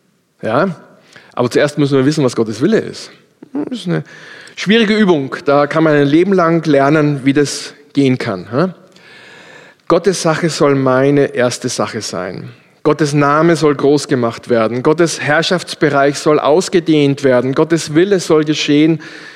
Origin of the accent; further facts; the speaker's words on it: Austria; Und wir haben bei uns in Österreich so einen netten Ausdruck